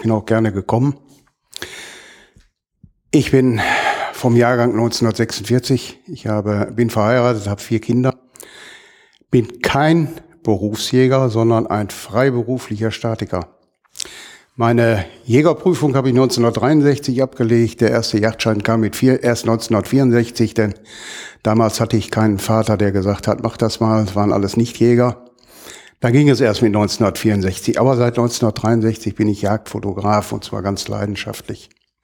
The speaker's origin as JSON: {"language": "German", "town": "Gladbeck", "region": "North Rhine-Westphalia", "country": "Germany", "said": "ich bin Gladbecker, die bei uns zu Hause in Gladbeck zu finden und anzutreffen ist"}